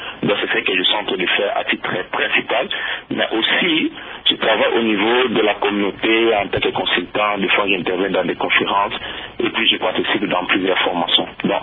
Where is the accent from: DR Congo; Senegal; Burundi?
DR Congo; now in United States; je suis ici aux États-Unis. J'ai quitté la République démocratique du Congo